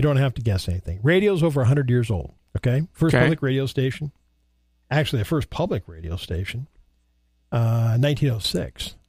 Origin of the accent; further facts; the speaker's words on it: Montana, United States; And because I grew up on the Yellowstone River and in Montana.